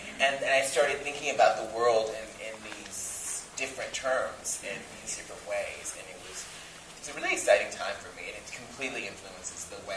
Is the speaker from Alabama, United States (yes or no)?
yes; Alabama, United States; growing up in Alabama with a mother who grew up in the segregated South, my mother was made me very aware of racial politics, right? Particularly growing up in Alabama